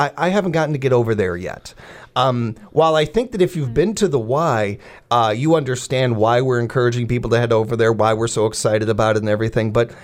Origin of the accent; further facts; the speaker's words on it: Chicago, Illinois, United States; I could not get over as a kid growing up in Chicago. My uncle was an architect and he'd take me on sites and seeing things.